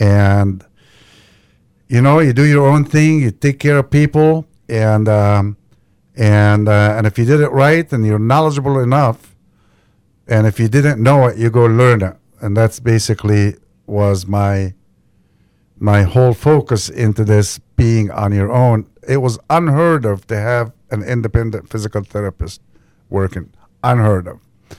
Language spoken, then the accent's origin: English; Cairo, Cairo Governorate, Egypt; now in Galesburg, United States; I lived here a lot longer than I lived anywhere else. But I am from Cairo, Egypt, and I just happened to end up in Galesburg